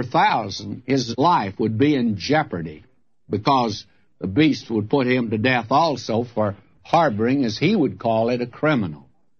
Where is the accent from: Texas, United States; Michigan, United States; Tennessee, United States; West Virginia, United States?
Tennessee, United States; Nashville; if there is any place that's my hometown, it's Nashville, Tennessee.